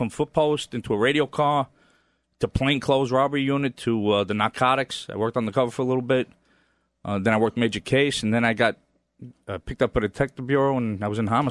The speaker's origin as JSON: {"language": "English", "town": "Brooklyn", "region": "New York", "country": "United States", "tie": "born or raised there", "said": "Growing up in Bensonhurst, Brooklyn, I hated cops, right?"}